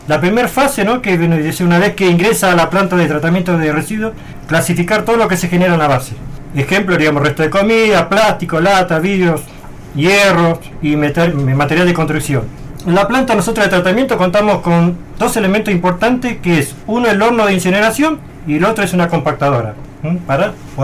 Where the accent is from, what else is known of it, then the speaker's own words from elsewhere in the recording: Lomas de Zamora, Buenos Aires Province, Argentina; Bueno, yo soy de Loma de Zamora, he nacido en Capital Federal